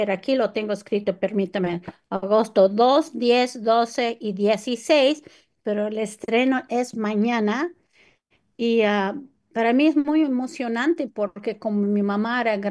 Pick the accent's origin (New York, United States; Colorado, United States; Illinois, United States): Illinois, United States; Chicago; el Chicago Public Library, la biblioteca de mi ciudad natal